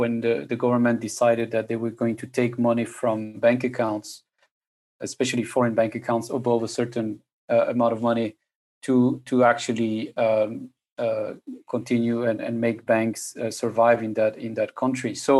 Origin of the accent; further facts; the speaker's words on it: France; English is a second language; I'm originally from France, from the south of France.